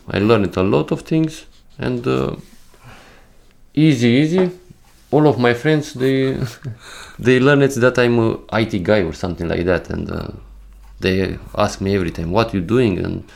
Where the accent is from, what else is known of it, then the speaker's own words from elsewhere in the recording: Romania; now in Videbæk, Denmark; I'm from Romania and I live here in Denmark, in Videbæk.